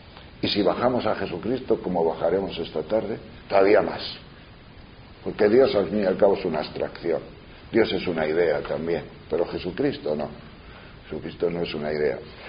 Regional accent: León, Castile and León, Spain; Pues esa es la palabra jorugar. Hablo de León, yo soy de León.

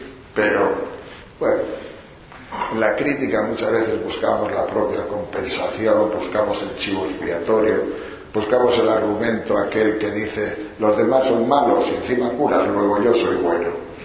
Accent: León, Castile and León, Spain; Claro que había alguno de mi tierra, había 6 o 7 de León, de León de arriba, de León de la montaña

